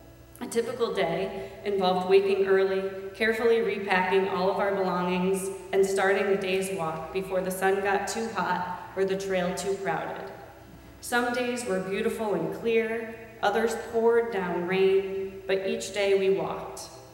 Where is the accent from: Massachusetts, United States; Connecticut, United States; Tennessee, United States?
Connecticut, United States; East Woodstock; I was raised in the East Woodstock Congregational Church in the quiet corner of northeastern Connecticut.